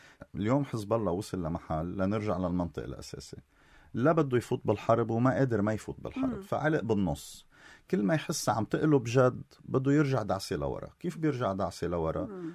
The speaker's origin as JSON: {"language": "Arabic", "country": "Lebanon", "said": "كلياتنا كلبنانيين"}